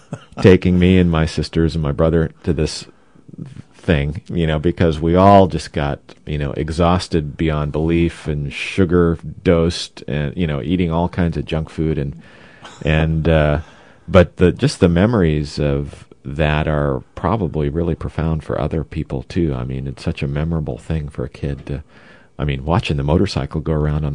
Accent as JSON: {"language": "English", "region": "Oklahoma", "country": "United States", "tie": "born or raised there", "said": "I grew up in the Midwest in Oklahoma, and the state fair there was just huge."}